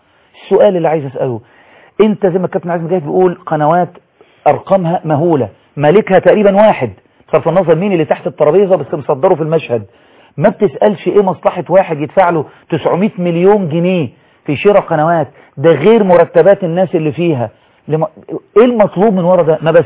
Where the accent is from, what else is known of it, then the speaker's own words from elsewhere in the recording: Egypt; انا من مصر